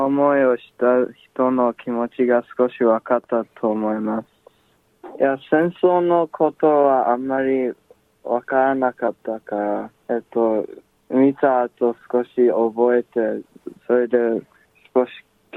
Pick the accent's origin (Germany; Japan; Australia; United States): Australia; born there; Japanese is a second language; 自分はオーストラリアで生まれたので、うん、ジョーと同じで英語の方が楽に話せる。